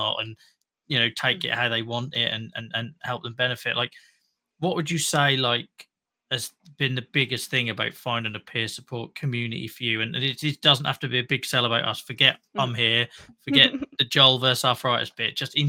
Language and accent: English; Norwich, East of England, United Kingdom; So the first one was in Norwich, which was my hometown.